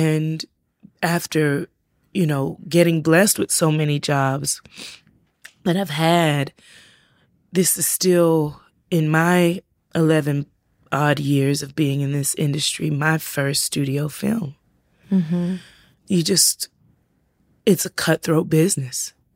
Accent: South Carolina, United States; also born or lived in Georgia; I mean, I live there now and I was born in Georgia and I grew up in South Carolina, so I get it.

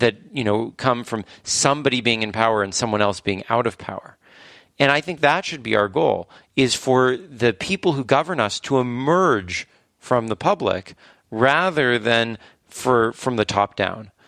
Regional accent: California, United States; Yeah, well, I grew up in California.

